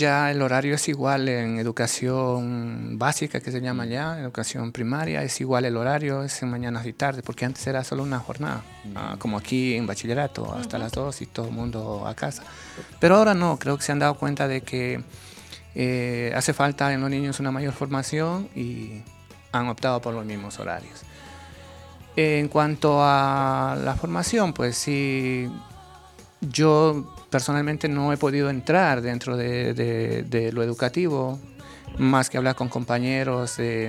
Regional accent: Loja, Ecuador; yo soy de Ecuador, de la ciudad de Loja, que queda al sur, limitando con Perú.

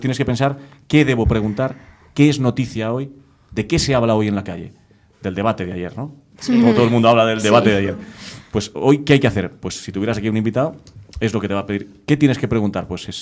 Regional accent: Valladolid, Castile and León, Spain; lo único que soy es del Valladolid, que es el único equipo que me preocupa, el de mi tierra, como he sido siempre

